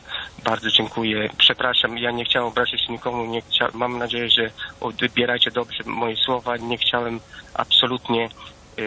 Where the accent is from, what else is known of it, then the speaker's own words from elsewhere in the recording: Italy; Polish is a second language; ja jestem Włochem